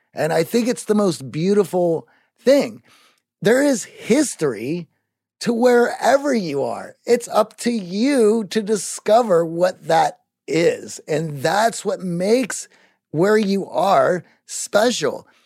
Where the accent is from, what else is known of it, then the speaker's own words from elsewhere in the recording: Greensburg, Pennsylvania, United States; So I grew up in Greensburg, Pennsylvania. It's 40 minutes southeast of Pittsburgh, and about an hour from Ohio and West Virginia. And it's in the foothills of the Appalachians.